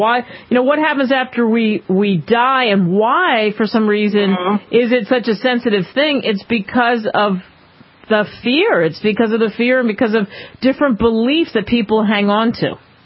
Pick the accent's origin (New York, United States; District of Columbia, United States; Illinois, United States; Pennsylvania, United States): Pennsylvania, United States; Philadelphia; I was thinking about this growing up in Philadelphia.